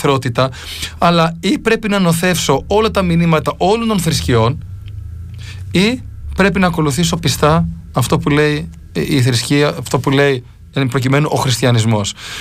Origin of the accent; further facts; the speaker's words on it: Greece; born there; είμαστε εμείς υποκειμενικά διακείμενοι γιατί γεννηθήκαμε στην Ελλάδα